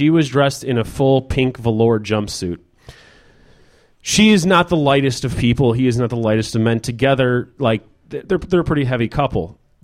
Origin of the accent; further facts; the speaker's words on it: Chicago, Illinois, United States; I got to see a lot of movies with Roger Ebert because I'm from Chicago